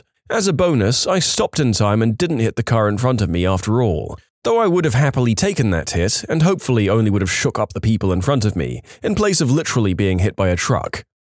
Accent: Bermuda; I grew up in Bermuda, and since it's such a small island, cars are limited to one per family, and everyone drives mopeds.

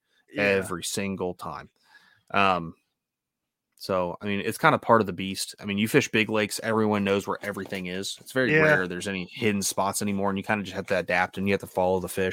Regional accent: United States; I'm allowed to have that opinion because F you, I'm an American.

